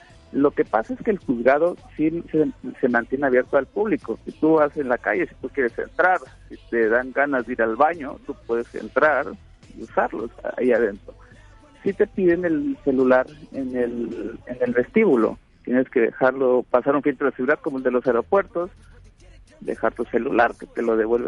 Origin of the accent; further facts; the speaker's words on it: Mexico; accent: Mexican; yo con mi pobre acento mexicano intentando... que no pensaran que venía de espía